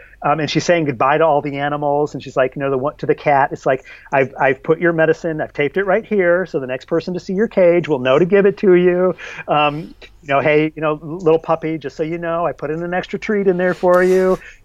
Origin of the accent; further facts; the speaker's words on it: New York, United States; And of course, I'm a New Yorker.